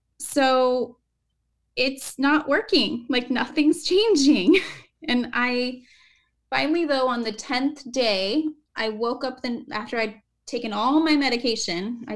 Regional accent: West Coast, United States; now in Northern Virginia, United States; So I live in Northern Virginia, not too far from DC area, which is like Lyme epidemic, right? I'm from the West Coast

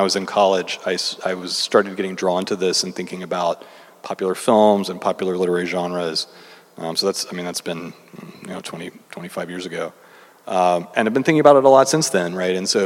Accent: Kentucky, United States; I grew up in Kentucky, and I mean, they played … on the radio

